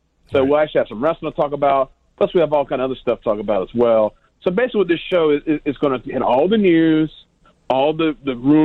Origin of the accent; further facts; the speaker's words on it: Atlanta, Georgia, United States; because I'm from South Metro Atlanta. I'm in between Atlanta and Macon.